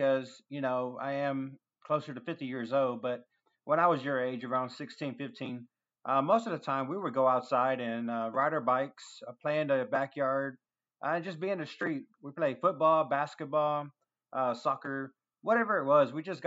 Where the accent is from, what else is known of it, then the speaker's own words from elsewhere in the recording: Houston, Texas, United States; born there; I was born in Houston, Texas.